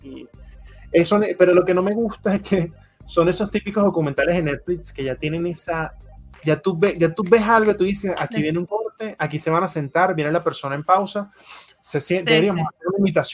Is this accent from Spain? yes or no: no; Colombia; Yo vine de Colombia.